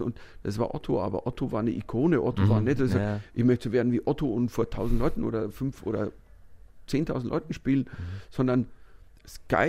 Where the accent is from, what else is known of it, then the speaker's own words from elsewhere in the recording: Bavaria, Germany; ich bin ja auch Bayer, also wir haben einen Dialekt